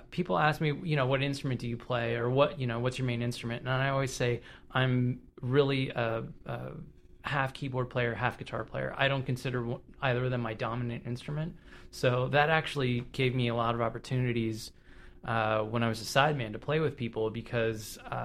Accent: Palo Alto, California, United States; I grew up in Palo Alto, California.

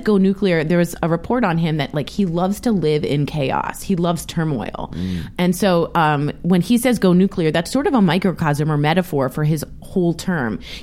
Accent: Washington, District of Columbia, United States; And in D.C., I'm from Washington, D.C., nothing gets put out and done very quickly.

